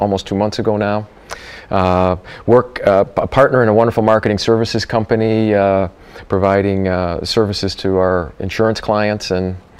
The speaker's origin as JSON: {"language": "English", "town": "Ann Arbor", "region": "Michigan", "country": "United States", "said": "from Ann Arbor, Michigan."}